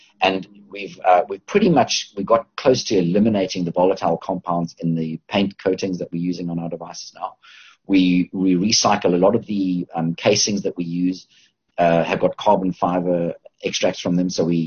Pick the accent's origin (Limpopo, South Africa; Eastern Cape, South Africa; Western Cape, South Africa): Western Cape, South Africa; Cape Town; As you observed earlier, that I'm from Cape Town, and I'm in Cape Town at the moment.